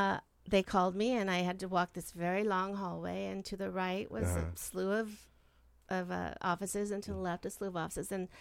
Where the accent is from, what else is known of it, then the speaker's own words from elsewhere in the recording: Hacienda Heights, California, United States; also born or lived in Pomona; So I grew up in Hacienda Heights.